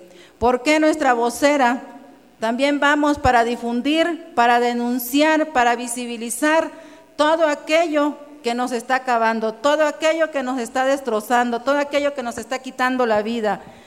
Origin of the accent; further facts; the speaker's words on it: Mexico; porque creo que todos los mexicanos estamos sufriendo el gran despojo